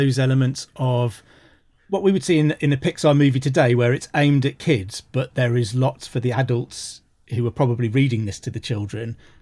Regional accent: Wolverhampton, West Midlands, United Kingdom; Yeah, I'm from Wolverhampton, which is kind of the next city just to the west of Birmingham.

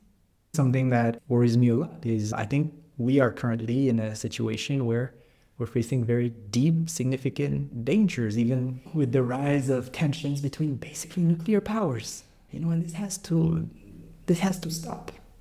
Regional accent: Canada; born there; First of all, I was born in Canada, so of course, you'd be growing next to plenty of natural resources.

